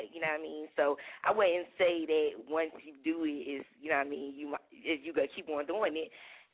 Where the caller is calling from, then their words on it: Philadelphia, Pennsylvania, United States; I'm calling from West Philly.